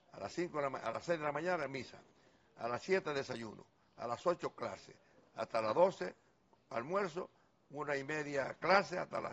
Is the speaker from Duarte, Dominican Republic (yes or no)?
no; Santiago de los Caballeros, Santiago, Dominican Republic; now in Santo Domingo, Dominican Republic; Pero mi mujer no quería venir para la capital, como santiaguera, como somos los santiagueros. Entonces hubo que poner una etapa de prueba, pero después los viajes allá, ella entendió que podíamos venir para acá, nos mudamos a la capital